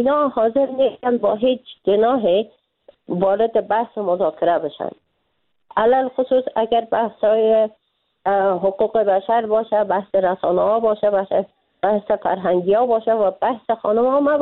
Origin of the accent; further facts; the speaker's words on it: Afghanistan; به عنوان یک افغان، نه به عنوان یک خانم،